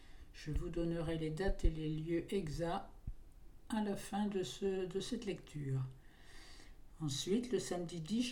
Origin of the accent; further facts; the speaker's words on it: Valence, Auvergne-Rhône-Alpes, France; born there; Je suis né au Valentin, qui était un substitut de la maternité de Valence.